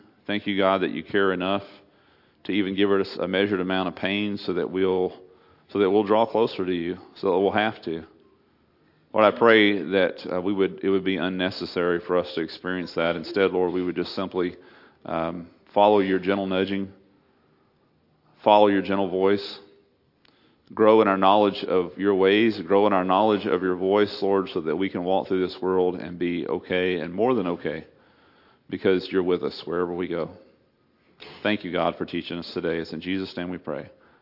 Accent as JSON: {"language": "English", "town": "Port Isabel", "region": "Texas", "country": "United States", "tie": "born or raised there", "said": "Port Isabel, bay, ocean, all this kind of stuff, jetties, except no visitors. And nobody went to my hometown."}